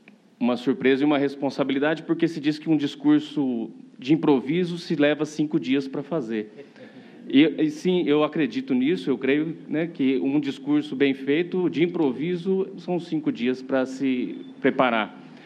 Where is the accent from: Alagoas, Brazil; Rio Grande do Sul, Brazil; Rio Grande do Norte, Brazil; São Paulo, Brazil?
São Paulo, Brazil; born there; Sou paulista de nascimento, mas há mais de 18 anos sou filho de Minas Gerais também.